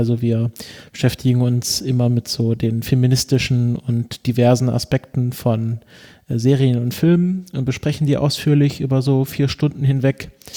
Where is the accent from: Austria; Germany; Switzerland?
Germany; Baden-Württemberg; born there; Ich bin geboren im Nordschwarzwald in einem kleinen Örtchen und habe es wahnsinnig weit weg geschafft bisher, nämlich nach Tübingen. Dort habe ich die letzten 6 Jahre Geschichte und Philosophie studiert